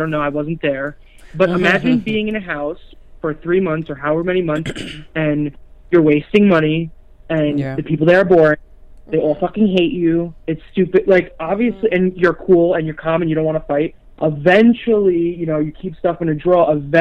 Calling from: New York, United States; from New York.

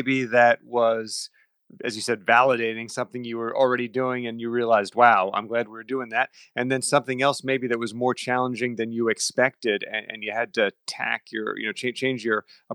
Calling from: Westchester, New York, United States; By the way, I'm calling you from Westchester, New York.

